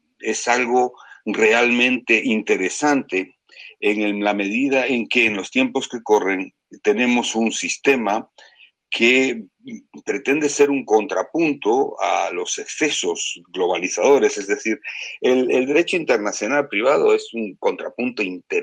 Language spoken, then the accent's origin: Spanish; Uruguay; born there; yo nací en Uruguay, hijo de padres y madres españoles